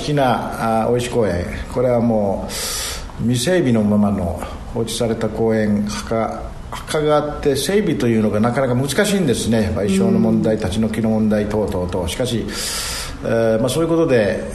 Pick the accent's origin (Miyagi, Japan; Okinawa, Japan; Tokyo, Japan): Okinawa, Japan; Tarama; 宮古多良間島